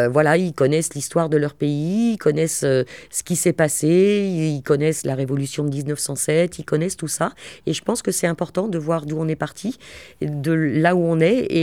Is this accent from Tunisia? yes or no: no; Nantes, Pays de la Loire, France; alors que je ne suis pas originaire de la région, moi je suis nantaise d'origine avec de la famille poitevine et vendéenne